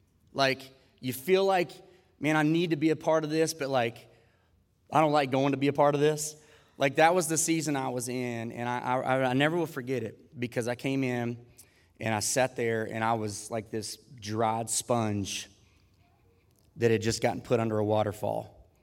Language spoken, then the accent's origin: English; Virginia, United States; we're from the Dublin-Pulaski area